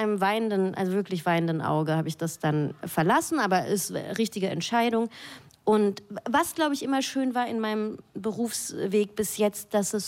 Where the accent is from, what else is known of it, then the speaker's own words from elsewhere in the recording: Freudental, Baden-Württemberg, Germany; und ich bin in Freudenthal aufgewachsen.